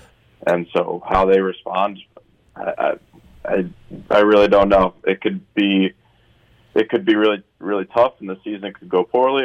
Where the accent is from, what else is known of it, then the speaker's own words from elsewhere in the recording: Minnesota, United States; I went to Michigan State and then but I'm from Minnesota, lived there my whole life.